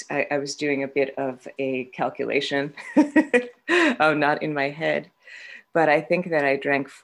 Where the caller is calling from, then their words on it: Vermont, United States; I'm an alcoholic. I'm calling from Vermont